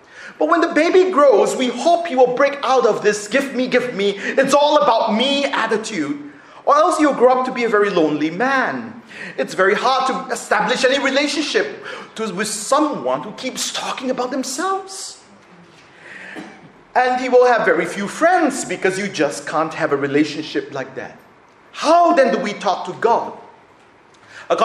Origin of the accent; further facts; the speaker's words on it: Singapore; knowing that we're from Singapore and we loved our food as spicy.